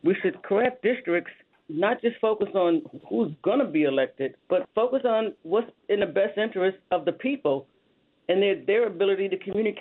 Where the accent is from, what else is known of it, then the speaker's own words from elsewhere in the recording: United States; I'm from Erie County. There are a lot of Republicans in my county